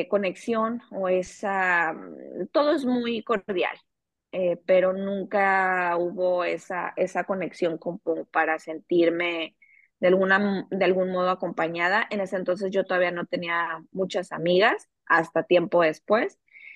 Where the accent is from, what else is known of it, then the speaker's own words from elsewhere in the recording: Michoacán, Mexico; now in Ciudad Obregón, Mexico; yo no soy de aquí de Sonora, yo soy de Michoacán, ¿no? Toda mi familia está ahí en Michoacán, todos mis amigos, yo literalmente dejé todo para venir a casarme